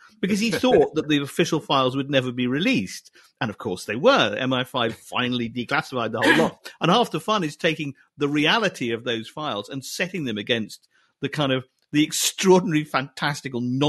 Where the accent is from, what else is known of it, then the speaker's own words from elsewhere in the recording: Scotland, United Kingdom; I was brought up in Scotland, and the rainy days in Scotland spent playing this game